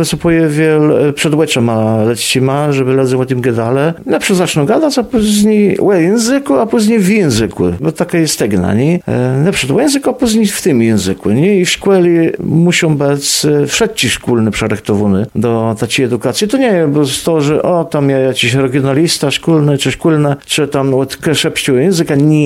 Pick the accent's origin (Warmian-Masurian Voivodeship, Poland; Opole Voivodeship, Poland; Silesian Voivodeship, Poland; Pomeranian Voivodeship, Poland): Pomeranian Voivodeship, Poland; że jej język inszy jak polski, tyło na naim terenie i my jesteśmy kaszubi.